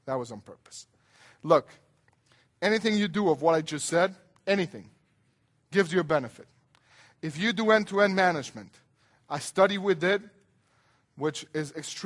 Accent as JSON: {"language": "English", "country": "Mexico", "said": "Well, I'm not from Belgium. I'm Mexican. But you know what? It's cloudy enough for me in Cancun."}